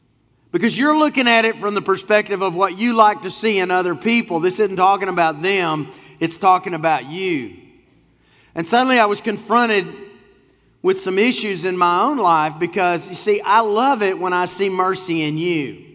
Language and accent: English; Texas, United States; I'm from Texas, okay? The rule in Texas is keep it moving.